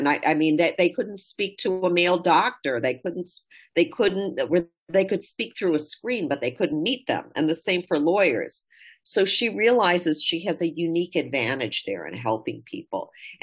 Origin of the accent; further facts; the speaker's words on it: United Kingdom; born there; my father's from India, my mom's from Germany. I was born in Britain.